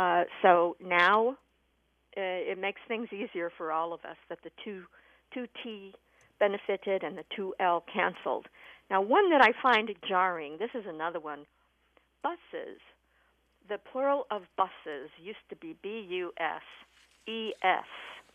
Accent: Des Moines, Iowa, United States; also born or lived in Waterloo; growing up in Des Moines, and probably everywhere else I lived in Iowa, which is, I guess, just Waterloo.

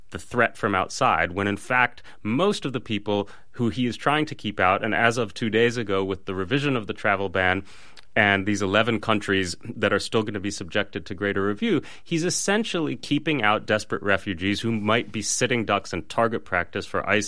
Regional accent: Michigan, United States; I come from Michigan originally, and Trump won Michigan narrowly

